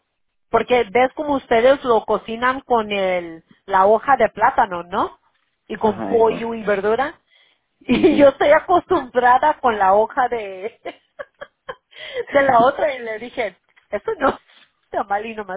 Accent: United States; Yo soy de los Estados Unidos. Mis abuelos eran de México.

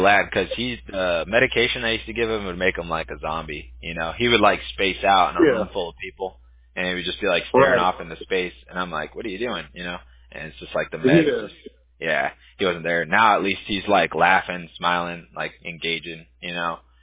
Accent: California, United States; I grew up in SoCal, but we're very red.

